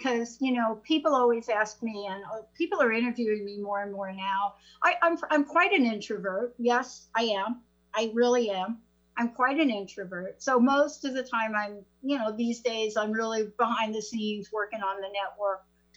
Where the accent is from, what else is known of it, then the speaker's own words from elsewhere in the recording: New York, United States; accent: New York; Do you like me when I use my New York accent, Tammy?